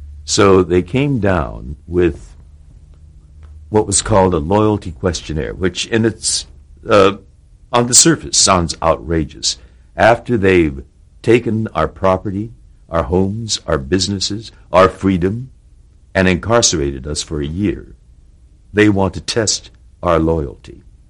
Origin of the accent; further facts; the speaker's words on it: Los Angeles, California, United States; I grew up here in Los Angeles until Pearl Harbor.